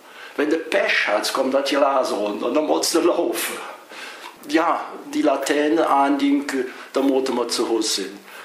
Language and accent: German; Cologne, North Rhine-Westphalia, Germany; Geboren wurde ich im Weihertal im Keller. Es fehlen wieder die Bomben. Es war nahe um 3 Uhr. Aber aufgewachsen bin ich in Nippes. Mein Eltern hatten ein kleines Geschäft auf der Nielerstraße.